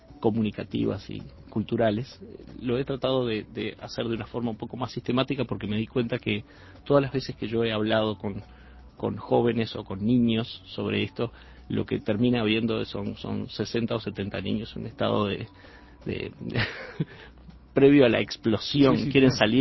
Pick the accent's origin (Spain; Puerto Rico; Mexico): Mexico; now in Uruguay; murales muy grandes que trato de relacionar con mi infancia, que la pasé en México, donde la expresión muralística es fundamental.